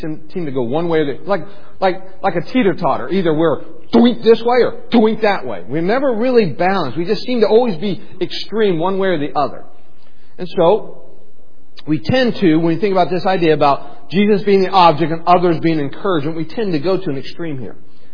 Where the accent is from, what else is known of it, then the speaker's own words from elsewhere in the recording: Cleveland, Ohio, United States; We're from Cleveland. He's kind of sticks in your mouth to say, Pittsburgh.